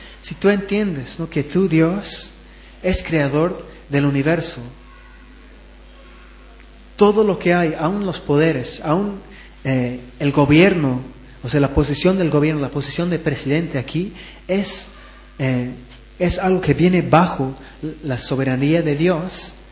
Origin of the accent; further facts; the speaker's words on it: Scotland, United Kingdom; ¿Saben que yo me crié más que todo en Escocia?